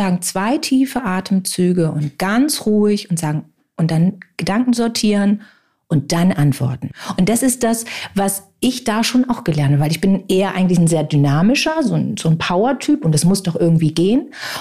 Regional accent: Northern Germany, Germany; Ich komme aus dem Norden.

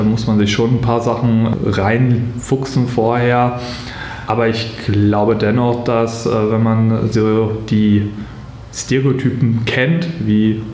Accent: Würzburg, Bavaria, Germany; ich komme aus Würzburg

